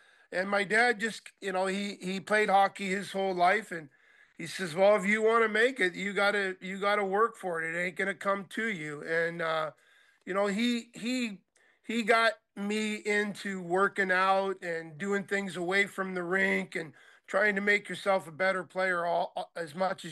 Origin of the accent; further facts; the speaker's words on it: California, United States; their winters I think would be a little much for a guy growing up in Southern California.